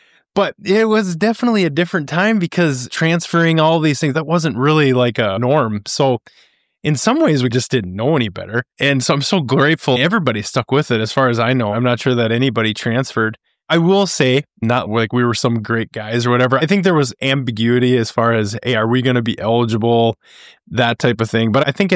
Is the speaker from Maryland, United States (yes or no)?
no; Cannon Falls, Minnesota, United States; We grew up in Cannon Falls, Minnesota.